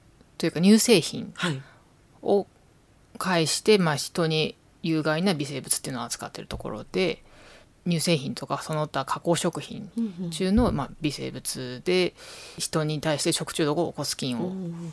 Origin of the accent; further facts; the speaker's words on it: Yokohama, Kanagawa, Japan; also born or lived in Hokkaido; 6年間まあ北海道にいたんですが、まあ、その後私地元が横浜なんですけど、まあ、向こうにあの地元に帰って